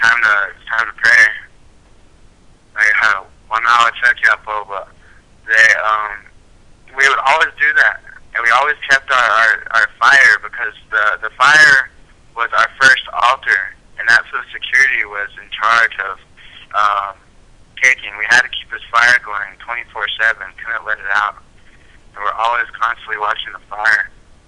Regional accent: Rosebud Indian Reservation, South Dakota, United States; I realized I'm from Rosebud Indian Reservation. I'm Sichanku

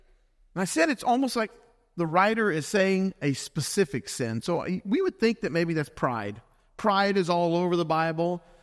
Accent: the South, United States; I grew up in the South, and, you know, we offered an invitation every Sunday, and nobody ever walked.

